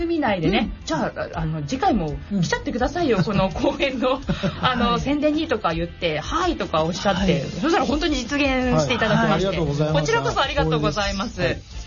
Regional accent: Kawasaki, Kanagawa, Japan; 本日の番組メインパーソナリティは川崎生まれ川崎育ち。

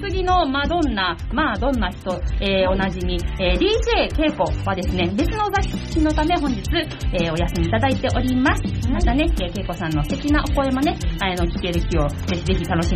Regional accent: Kawasaki, Kanagawa, Japan; 本日の番組メインパーソナリティは、川崎生まれ川崎育ち、自称夢見ヶ崎動物公園専属アイドル、 … のリーダー、かじったハートは仲間の証、気をつけないとあなたのハートもガブと食べちゃうぞ、

